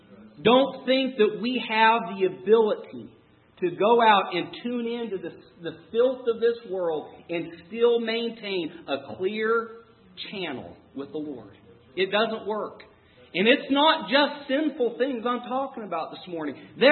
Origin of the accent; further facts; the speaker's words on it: Oregon, United States; also born or lived in Missouri; I don't want anybody to be offended because I am from Oregon, or I was. Those are my roots. You move to different parts of the country, and people just think differently. I remember even in business when we moved to Missouri, actually.